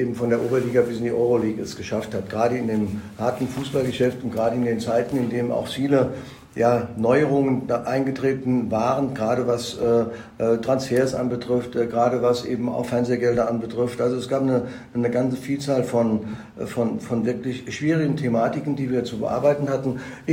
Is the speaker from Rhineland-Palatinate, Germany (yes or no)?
yes; Mainz, Rhineland-Palatinate, Germany; born there; Ich bin in Mainz geboren, wollte auch ein bisschen was in Mainz bewegen.